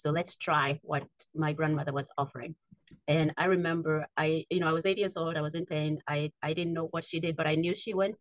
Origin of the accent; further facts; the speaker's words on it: Kenya; But I grew up in Africa, in Kenya.